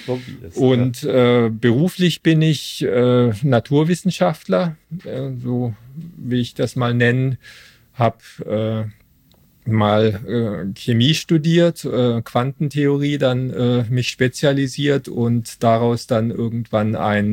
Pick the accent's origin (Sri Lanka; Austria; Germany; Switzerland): Germany; Stuttgart, Baden-Württemberg; now in Cologne, Germany; Nein, ich bin kein Kölner. Ich bin aber schon seit 23 Jahren hier und komme ursprünglich aus Stuttgart.